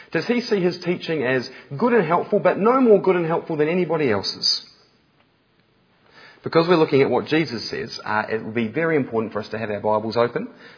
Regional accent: Canterbury, New Zealand; accent: hint of Australian; I may have a hint of an Australian accent, I am not Australian. This is my home. This is where I'm from. This is where I have grown up. And if it were possible, I'd never leave here.

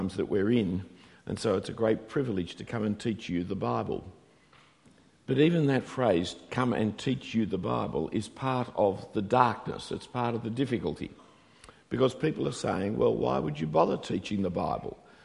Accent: Australia; accent: Australian; it might just help you to forget that I'm an Australian, because you won't hear the accent so much.

